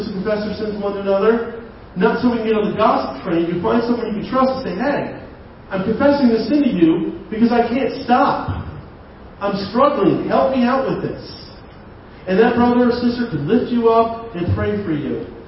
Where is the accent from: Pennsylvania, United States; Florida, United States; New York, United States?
New York, United States; That's hard for me. I'm from New York.